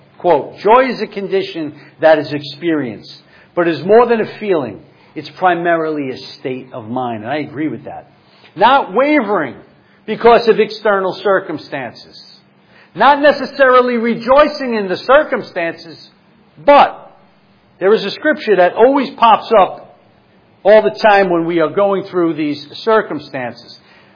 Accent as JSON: {"language": "English", "town": "Brooklyn", "region": "New York", "country": "United States", "said": "I'm originally from Brooklyn, and I've never been on the cyclone."}